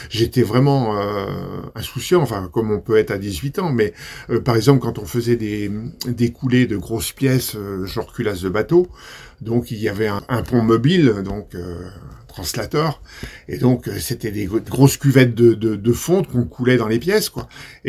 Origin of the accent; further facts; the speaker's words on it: Rennes, Brittany, France; born there; Je suis né à Rennes le 22 septembre 1949.